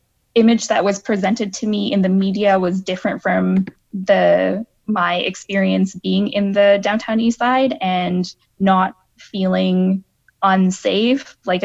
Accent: Sri Lanka; now in Canada; I'm a racialized immigrant settler. I moved to Canada from Sri Lanka in, 1999 or 2000. And as kind of a result of the civil war that was going on at the time.

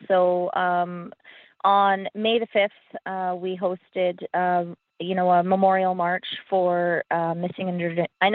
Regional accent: British Columbia, Canada; I'm from the House of Nicodane, Frog Clan, Gitsen Nation.

